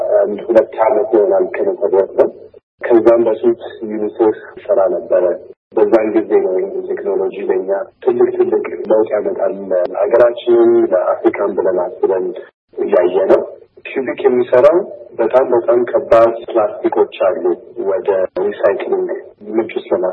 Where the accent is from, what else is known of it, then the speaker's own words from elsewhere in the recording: Addis Ababa, Ethiopia; ያደግኩት አዲስ አበባ ነው።